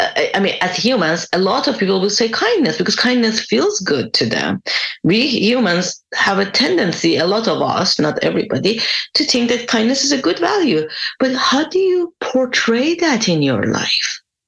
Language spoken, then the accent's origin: English; Iran; English is a second language; I'm originally from Iran